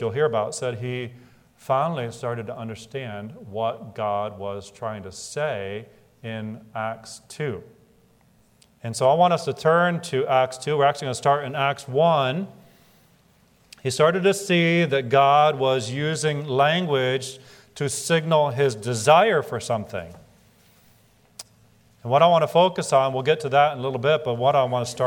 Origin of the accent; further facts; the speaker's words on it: Luxembourg; We are Luxembourgers. We are not German. We're not French. We're not British, we are Luxembourgers. We're Luxembourgish.